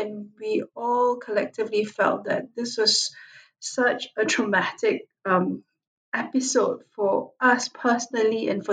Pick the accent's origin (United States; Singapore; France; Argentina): Singapore; I was originally from Singapore.